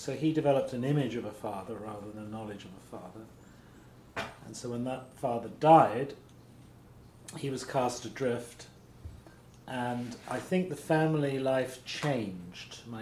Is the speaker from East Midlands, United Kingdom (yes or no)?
no; Islington, London, United Kingdom; born there; I was born in London, Islington, on October the 5th, 1948.